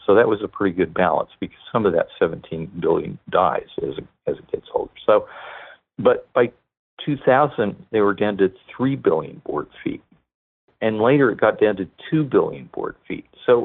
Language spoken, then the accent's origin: English; Oregon, United States; when I was growing up in Baker County, our ranch land, which adjoined BLM land and Forest Service land, some of it still does